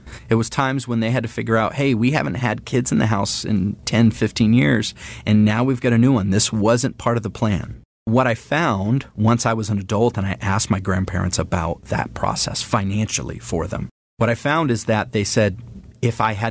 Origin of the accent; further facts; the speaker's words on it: California, United States; I was raised in Northern California in the household of a librarian and a tire retreader, an Army veteran, my grandfather.